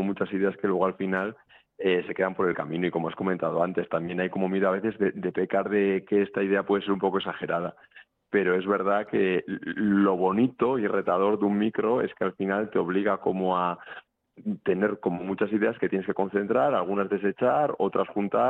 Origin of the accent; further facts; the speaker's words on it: Bilbao, Basque Country, Spain; now in Madrid, Spain; yo soy de Bilbo, pero ahora vivo en Madrid